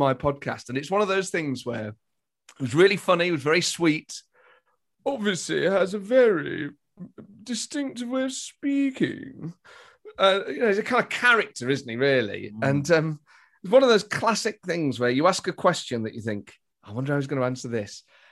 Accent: Nottingham, East Midlands, United Kingdom; growing up in Nottingham.

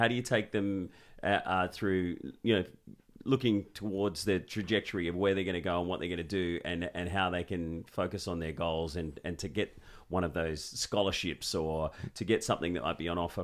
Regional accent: Sydney, New South Wales, Australia; I grew up in Sydney

